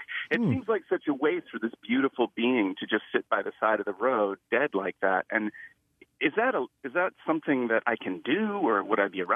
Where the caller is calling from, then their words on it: Cornish, New Hampshire, United States; I'm in Cornish, New Hampshire, so it's pretty rural, woods all around.